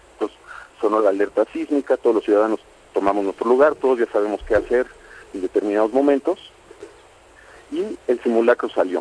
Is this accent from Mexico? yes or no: yes; Mexico; todos esos son retos que tenemos que enfrentar como mexicanos.